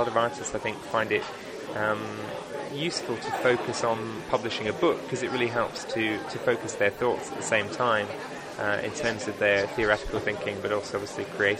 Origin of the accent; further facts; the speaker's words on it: Spinningdale, Scotland, United Kingdom; That's home for me. So I'm from Spinningdale.